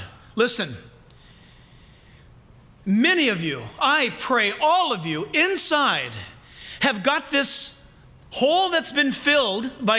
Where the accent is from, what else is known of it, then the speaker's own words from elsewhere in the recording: United States; because I'm an American, when I think of slavery, I think of Black America and early America and slavery.